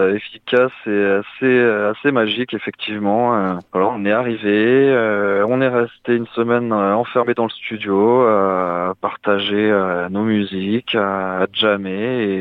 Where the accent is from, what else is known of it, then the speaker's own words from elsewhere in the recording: Clermont-Ferrand, Auvergne-Rhône-Alpes, France; Il faut savoir que moi, je suis originaire de Clermont-Ferrand.